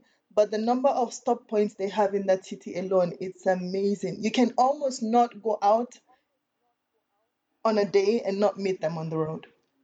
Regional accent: Ekiti, Nigeria; I'm from Ekiti State, and in Ekiti alone, the way SARS operate

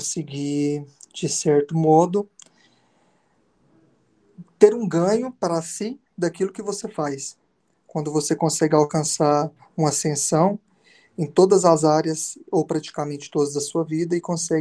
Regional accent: Monjolinho de Minas, Minas Gerais, Brazil; Eu sou Monjolinho. Eu nasci em Patos de Minas, mas eu morei em Monjolinho de Minas.

